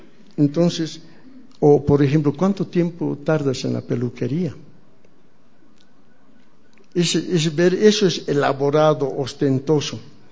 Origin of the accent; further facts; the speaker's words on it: Tarija, Bolivia; now in La Paz, Bolivia; Yo soy tarijeño y era macho chapaco, me acuerdo. De chicos nos íbamos al río